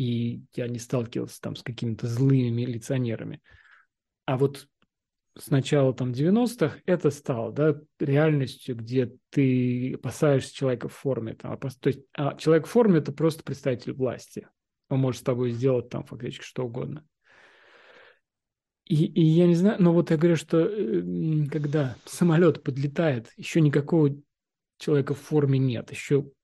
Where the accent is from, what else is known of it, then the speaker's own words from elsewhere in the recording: Russia; moved away; Ну, я тоже родился и вырос в Советском Союзе, в России.